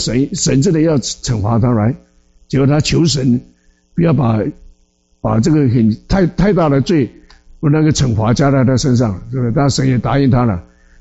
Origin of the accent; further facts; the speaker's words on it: China; 这个同胞，我们都是中国人